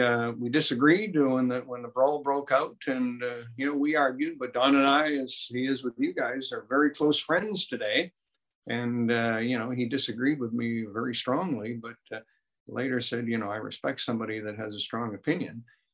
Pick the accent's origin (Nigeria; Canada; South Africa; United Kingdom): Canada; Winnipeg, Manitoba; born there; also born or lived in Invermere, Canada / New Haven, United States; When I was in grade 6 and 7, it was in New Haven, Connecticut. I was born in Winnipeg.